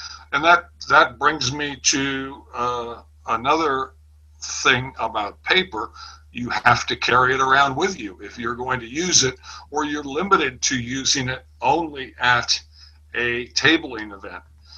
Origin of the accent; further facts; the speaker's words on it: St. Petersburg, Florida, United States; from St. Petersburg, Florida.